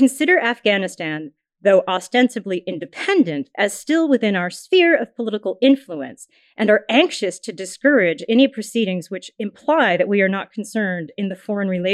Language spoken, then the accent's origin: English; New England, United States; I'm from New England.